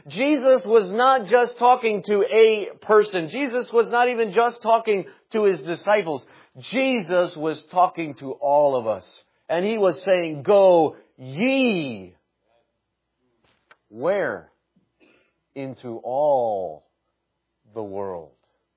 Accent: Indiana, United States; moved away as an adult; Now, growing up in Indiana, we had "you" singular and "you" plural. But then I got married to my wife down in Chattanooga, and I learned a new dialect moving down.

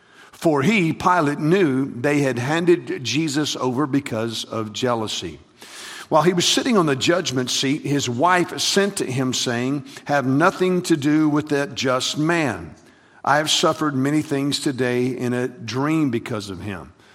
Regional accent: Texas, United States; Well, you know, I'm from Texas, and so we're obviously right there near Mexico, so I'm familiar with the cartels is big news where I live, and there is a lot of Mexican gangs where I live.

